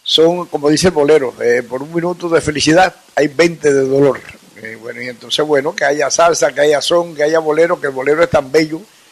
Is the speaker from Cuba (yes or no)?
yes; Santiago de Cuba, Cuba; un músico santiaguero, un sonero, un cubano músico